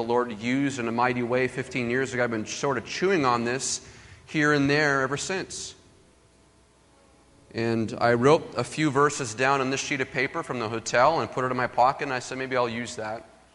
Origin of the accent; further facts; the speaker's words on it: Gilmanton Ironworks, New Hampshire, United States; I grew up in Gilmanton Ironworks, New Hampshire, and my family always traveled for church.